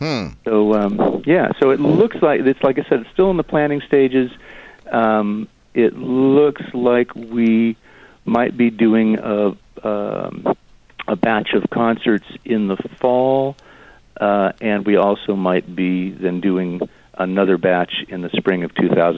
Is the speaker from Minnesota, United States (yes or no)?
no; California, United States; I moved from Northern Cal to Los Angeles at the invitation of the late, great … He was also from my hometown